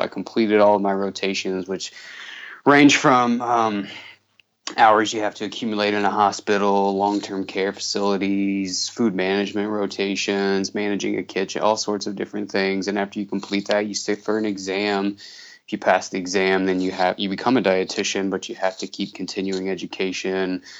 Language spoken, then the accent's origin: English; Indiana, United States; now in Idaho, United States; So grew up in Indiana and grew up in a divorced home, which isn't anything to necessarily feel sorry for me about.